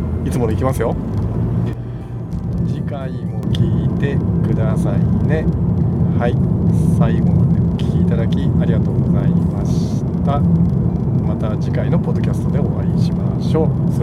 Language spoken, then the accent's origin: Japanese; Shimane, Japan; ノドグロ、私の地元というかね、島根の方でも結構有名な高級魚に今はなってしまいましたけどね。だから田舎いる頃、ノドグロ食べたことなかったんですけどね。